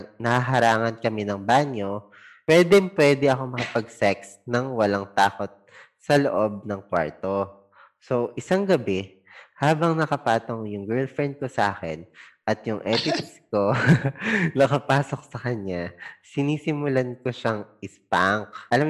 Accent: Central Luzon, Philippines; Bale, nagdo-dorm kasi ako noon since taga Pampanga ako. At sa Manila naman ako nag-aaral.

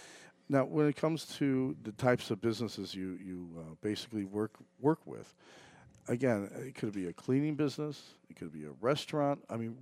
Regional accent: Illinois, United States; now in Florida, United States; I'm originally from Illinois.

